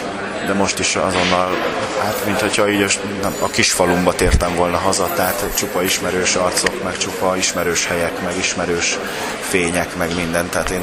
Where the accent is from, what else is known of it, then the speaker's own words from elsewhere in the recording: Szeged, Csongrád-Csanád, Hungary; born there; 1969. május 4-én én itt születtem Szegeden.